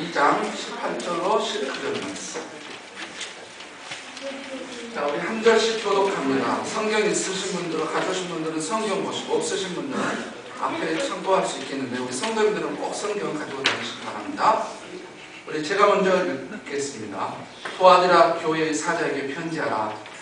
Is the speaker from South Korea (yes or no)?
yes; South Jeolla, South Korea; 저는 지금도 저희 고향 섬의 아름다운 추억들을 많은 부분을 기억하고 있는데, 그 중에 하나는 도시에서 이제 목포에서 배가 이렇게 들어오면